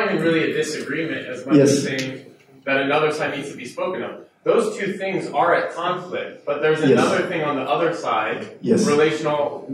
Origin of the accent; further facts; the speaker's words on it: United States; Because I'm American, I'm just going to thank you first.